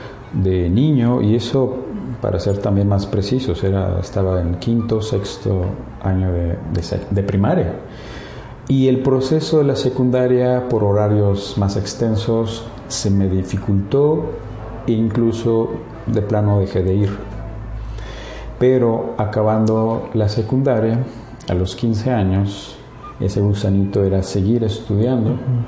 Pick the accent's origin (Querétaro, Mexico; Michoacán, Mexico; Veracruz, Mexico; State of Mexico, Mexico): State of Mexico, Mexico; Valle de Bravo; yo soy de Valle de Bravo, Estado de México, y las clases eran en la capital del Estado de México, Toluca.